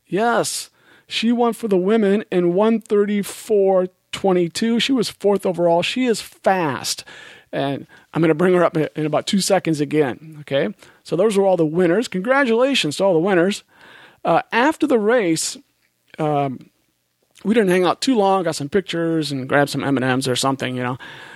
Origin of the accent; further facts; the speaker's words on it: Ohio, United States; I'm from Ohio, the only person from Ohio, but I claim to be from Iowa. That's where I was born and everything.